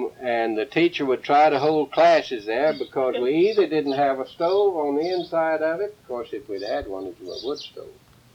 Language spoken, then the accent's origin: English; Texas, United States; born there; I was born in Nueces and born right down there, like I say, close to the cow pens.